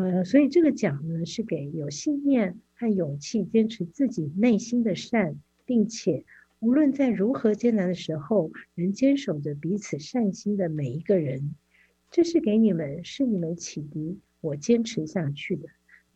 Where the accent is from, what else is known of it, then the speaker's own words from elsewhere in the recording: China; 我在中国长大的时候